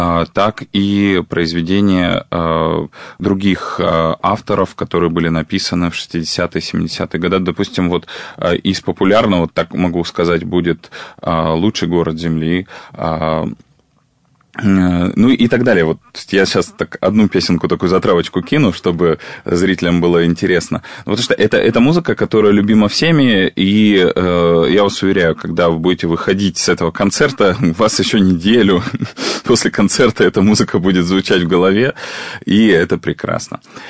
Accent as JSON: {"language": "Russian", "region": "Siberia", "country": "Russia", "tie": "born or raised there", "said": "вот я родом из Сибири, а мы по-другому не умеем."}